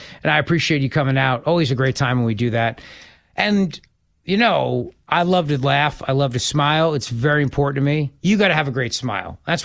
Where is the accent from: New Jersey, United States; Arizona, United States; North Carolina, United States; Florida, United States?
New Jersey, United States; Listen, I grew up in New Jersey, as you know. I know New Jersey politics inside and out.